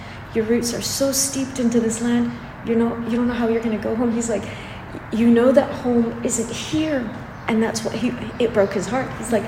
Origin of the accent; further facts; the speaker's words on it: Canada; I had the privilege of growing up in Canada with international students. At the same time, I had the privilege of having deep roots into Palestine, being home and having my parents who speak with very heavy Arabic accents.